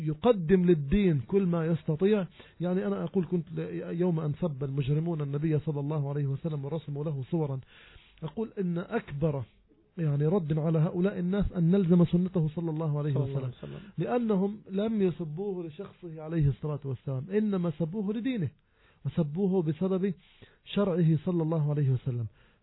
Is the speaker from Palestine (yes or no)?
yes; Palestine; عندنا في فلسطين